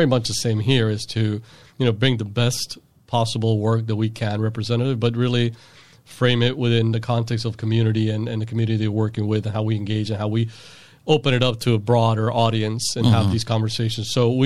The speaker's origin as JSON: {"language": "English", "town": "Miami", "region": "Florida", "country": "United States", "said": "I mean, I'm originally from Miami, but Miami's probably closer to New York than St. Pete is to Miami in some ways."}